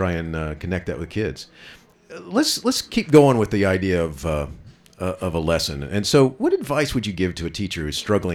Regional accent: Florida, United States; I grew up in Florida where we had the Apollo launches and then the space shuttle launches.

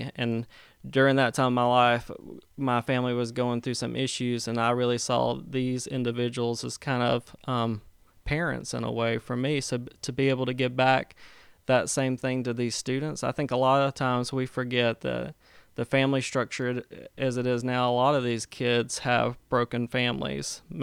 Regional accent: Vidalia, Georgia, United States; I'm actually from Toombs County. That's Vidalia, Georgia

